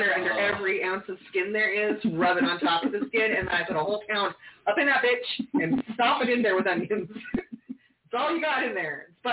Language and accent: English; Oklahoma, United States; I'm from Oklahoma. I cook like an Okie.